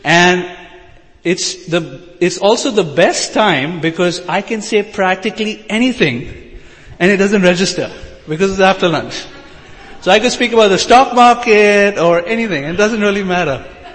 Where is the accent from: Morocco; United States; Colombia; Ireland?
United States; St. Louis, Missouri; I'm from St. Louis, the state of misery, I mean Missouri